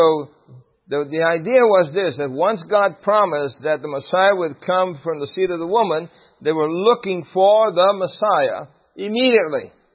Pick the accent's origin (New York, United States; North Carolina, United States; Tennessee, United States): New York, United States; Brooklyn; I grew up in Brooklyn, New York, in the public school system.